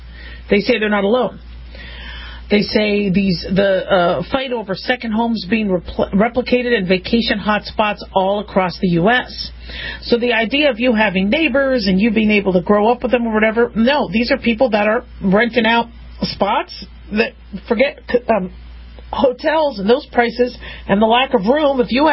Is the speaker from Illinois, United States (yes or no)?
no; Nevada, United States; also born or lived in California / Arizona; Mind you, I'm from California, so I consider myself a Californian because I was born there, but I grew up in Nevada and Arizona, so I kind of consider myself all of it. I just consider myself a Southwestern United Stateser.